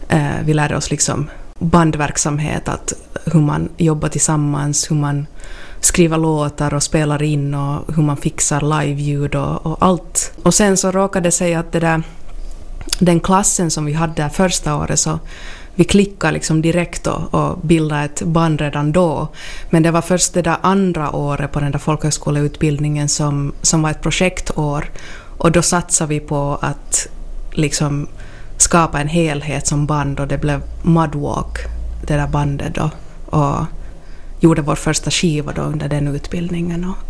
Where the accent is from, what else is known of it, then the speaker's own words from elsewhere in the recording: Vaasa, Ostrobothnia, Finland; born there; Ja, alltså jag är född i Vasa och har hållit på med musik mer eller mindre sen tonåren.